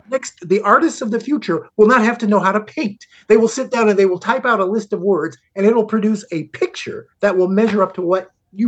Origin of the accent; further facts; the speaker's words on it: Chicago, Illinois, United States; I grew up in Chicago.